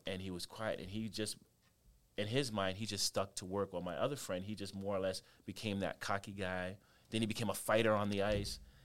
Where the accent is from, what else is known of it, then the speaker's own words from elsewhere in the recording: Canada; I grew up in Canada